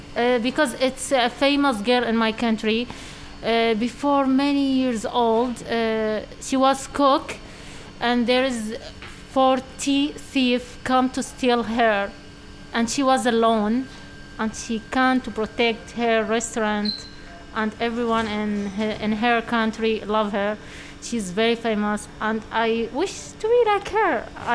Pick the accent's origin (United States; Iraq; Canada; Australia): Iraq; English is a second language; I'm from Iraq. I am 10 years old. No, I'm joking. I'm 33.